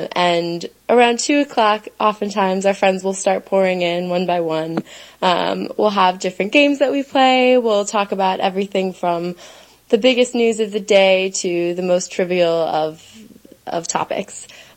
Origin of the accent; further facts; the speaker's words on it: Clearwater, Florida, United States; now in Brooklyn, United States; I'm from Clearwater, Florida, but I currently live in Brooklyn, New York, working in photography.